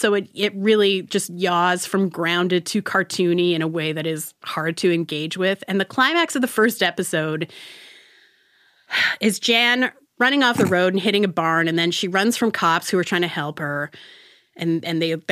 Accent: Canada; moved away; Like, I am Canadian. There were Canadian jokes I didn't get because I haven't lived there for so long.

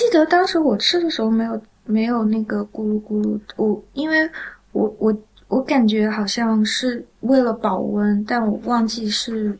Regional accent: Shandong, China; 因为我从小不是在海边长大的，我是在就是鲁西南长大的，所以我们那边的人并没有吃鱼的习惯，所以我从小对海鲜呀河鱼什么的都并不是非常的熟悉。我爸爸虽然是南方人，但是也不是住在河边

